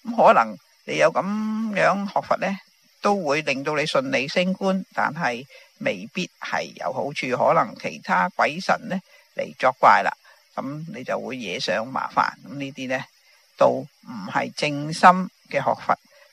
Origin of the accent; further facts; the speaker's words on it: China; 我哋中国人逢亲对啲疯疯癫癫嘅人咧